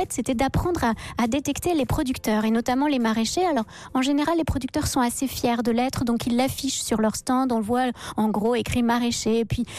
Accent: Normandy, France; En fait, moi, je suis normande

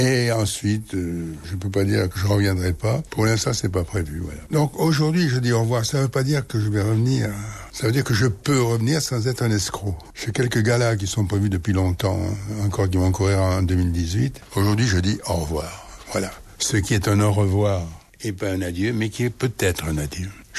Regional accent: South-West, France; accent: South-West; J'étais du Sud-Ouest, j'avais l'accent du Sud-Ouest.

